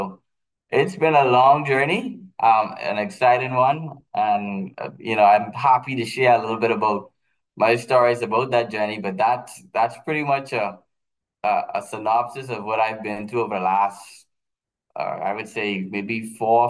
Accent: Eleuthera, Bahamas; I'm from Eleuthera, grew up here. My family's from here. My mother's side of the family's from here.

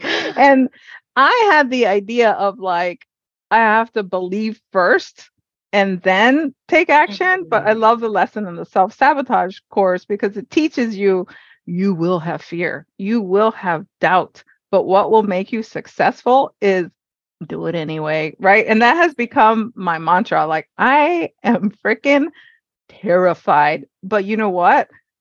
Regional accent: Hawaii, United States; because I was born and raised in Hawaii. I come from a Mexican household who eats Mexican food.

